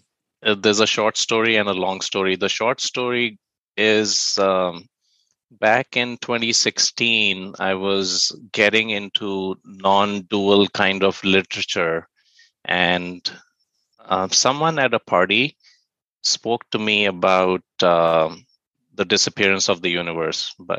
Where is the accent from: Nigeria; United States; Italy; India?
India; I grew up in India, and I was very fortunate to have been in a family that was a very liberal Hindu-focused family